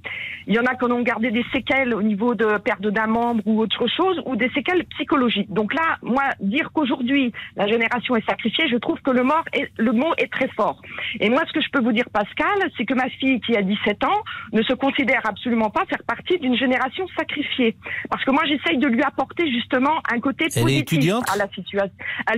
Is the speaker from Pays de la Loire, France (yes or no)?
no; Caen, Normandy, France; une conférence à Normandie pour la paix qui avait lieu à Caen, puisque je suis de Caen.